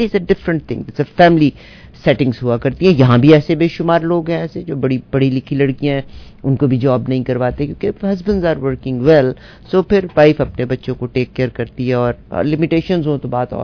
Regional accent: Punjab, Pakistan; ہم ویسٹرن پنجاب سے ہیں, انڈیا والے ایسٹرن پنجاب سے ہیں

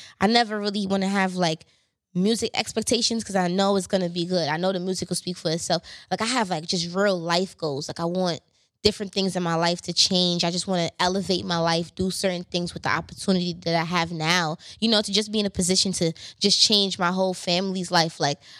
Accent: Canarsie, New York, United States; Like, I'm from Canarsie too as well.

